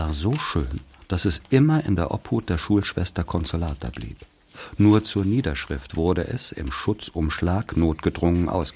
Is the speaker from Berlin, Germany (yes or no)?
no; Bavaria, Germany; glaubt man da, wo ich herkomme, am Ende der westlichen Welt, diesseits des eisernen Vorhangs in der bayerisch-Sibirien genannten nördlichen Oberpfalz, dass der Russ auch zu uns kommen tut.